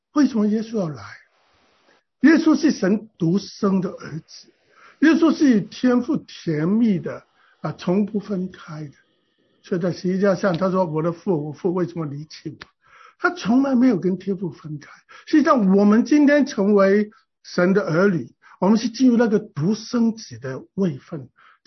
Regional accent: China; 特别中国人手停口停，从小父母就叫他人不为己，天诛地灭。我们就是这样的文化长大的

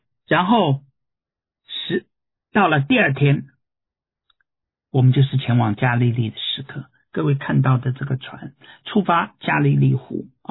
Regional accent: China; 因为他们知道我们是来自中国，

